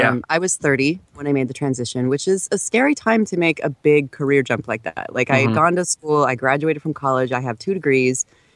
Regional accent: Boise, Idaho, United States; I grew up in Boise, Idaho, and, you know, it's not like it's not like there are a ton of opportunities in Boise, Idaho.

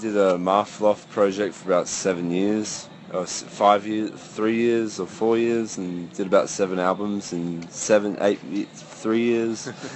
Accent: Townsville, Queensland, Australia; also born or lived in Perth; now in Sydney, Australia; I've been living there for quite a while now, but I'm originally from Townsville in North Queensland. But I was born in Perth.

